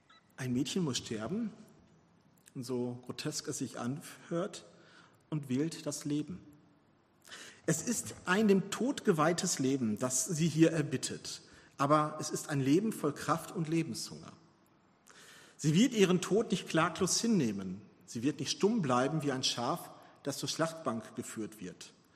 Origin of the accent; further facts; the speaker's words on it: Gelsenkirchen, North Rhine-Westphalia, Germany; Ich war in Gelsenkirchen-Buer, meiner alten Heimat, und habe eine Beerdigung besucht.